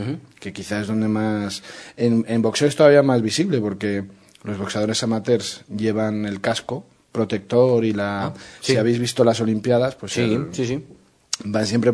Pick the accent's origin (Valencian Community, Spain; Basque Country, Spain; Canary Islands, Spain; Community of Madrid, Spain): Community of Madrid, Spain; Madrid; Y sí, soy madrileño … bueno, de nacimiento.